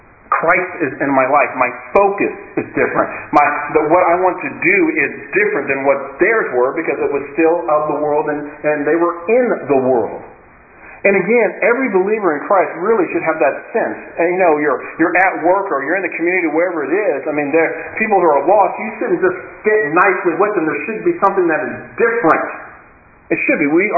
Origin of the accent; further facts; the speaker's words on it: United States; born there; also born or lived in Canada; I was born in the United States, so I'm an American citizen by birth.